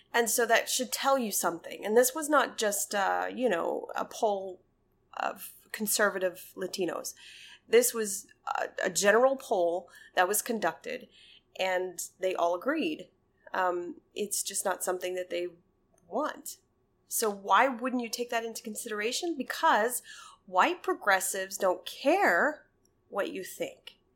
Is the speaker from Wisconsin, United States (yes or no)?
no; Oklahoma, United States; Born and raised on a reservation. Okay, so I was raised around this.